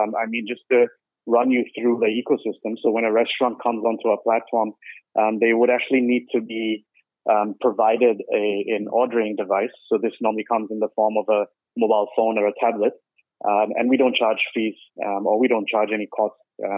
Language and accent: English; India; now in Malaysia; I've been leading the business here for Food Panda in Malaysia for more than 3 years now. I'm originally from India, but I'm proud to say that I can call Malaysia home now.